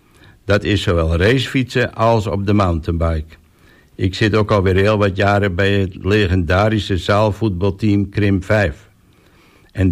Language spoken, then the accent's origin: Dutch; De Weel, Netherlands; kom ik uit de Weel, maar inmiddels al 14 jaar woon ik aan Oostrent